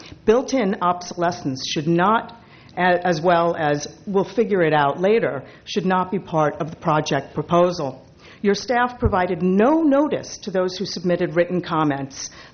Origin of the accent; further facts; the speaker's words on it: Los Osos, California, United States; from Los Osos.